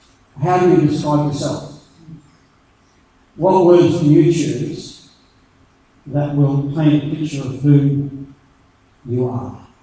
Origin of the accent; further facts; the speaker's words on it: Australia; I'm actually an Australian Catholic. I'm not a Catholic Australian. I'm an Australian Catholic.